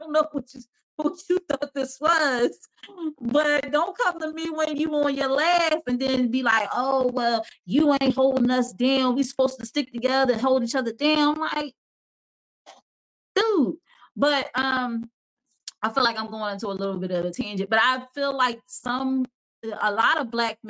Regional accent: Philadelphia, Pennsylvania, United States; So people see I'm from North Philly, they expect me to act a certain way too.

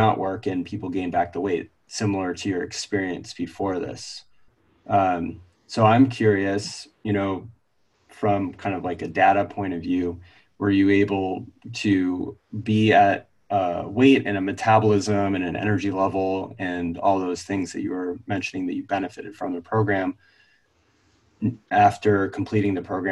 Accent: New England, United States; So like for me, I grew up in Northern New England

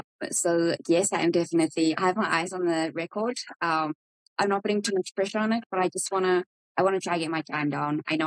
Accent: South Africa

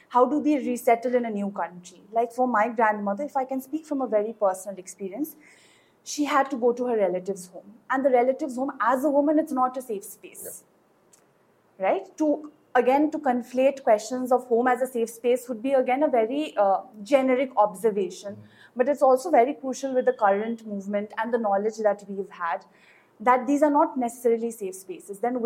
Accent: India; I grew up, I was born and raised in India

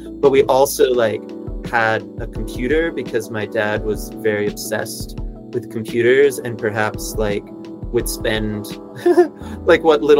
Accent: California, United States; So it's sort of like similar where I grew up in California, right?

